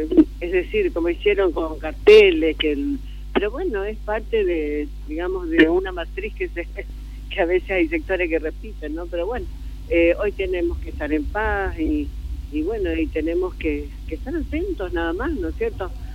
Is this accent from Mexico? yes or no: no; Argentina; somos argentinos